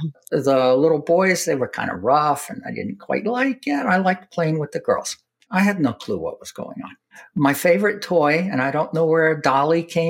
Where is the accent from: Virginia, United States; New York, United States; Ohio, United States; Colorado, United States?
New York, United States; Fishkill; also born or lived in Jacksonville, Texas; I grew up in Fishkill, New York. I was actually born in Jacksonville, Texas, which is where my mother grew up and lived, East Texas farm.